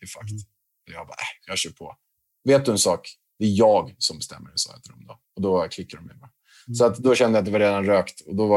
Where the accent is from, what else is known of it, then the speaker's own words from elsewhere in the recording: Haninge, Stockholm County, Sweden; Jag kommer från Haninge i grunden.